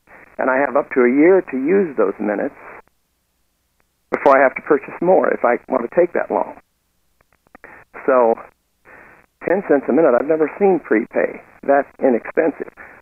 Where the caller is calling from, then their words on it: Fort Wayne, Indiana, United States; I'm recording from Fort Wayne, Indiana.